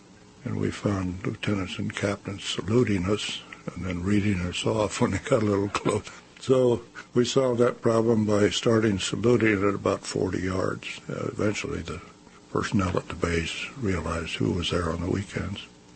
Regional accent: Milwaukee, Wisconsin, United States; born there; also born or lived in Greeley, Colorado; I was born in Milwaukee, Wisconsin, on the 4th of February, 1919.

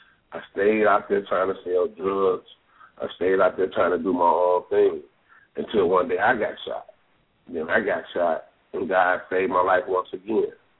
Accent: Maywood, Illinois, United States; Well, first, I'm from a little town called Maywood. It's not too far away from Chicago, but I grew up in Maywood.

